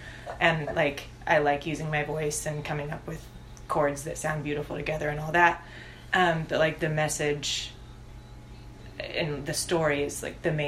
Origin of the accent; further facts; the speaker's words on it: Oklahoma, United States; And it's the name of a river that I grew up near in Oklahoma.